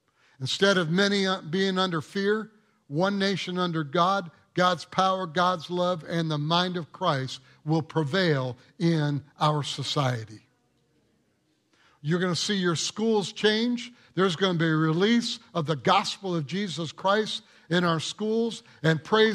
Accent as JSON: {"language": "English", "region": "Michigan", "country": "United States", "said": "Michigan, yes, I'm from Michigan, championship team from Michigan"}